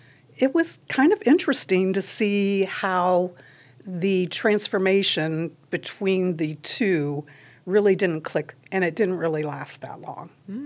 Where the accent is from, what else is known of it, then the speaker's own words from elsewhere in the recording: Kenmore, Ohio, United States; also born or lived in Norton; I did. I grew up in Kenmore.